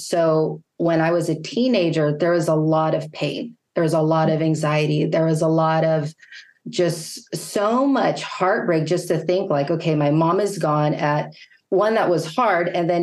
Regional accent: Wilmington, United States; So when people know that I come from Wilmington, they're like, wait, what, where are you coming from?

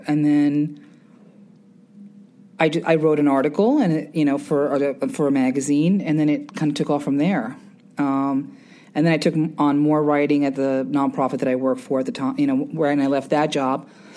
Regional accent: Flushing, New York, United States; So for me, I was born and raised here. I'm a born and bred New Yorker. I'm from Flushing, Queens. I'm a Queens girl.

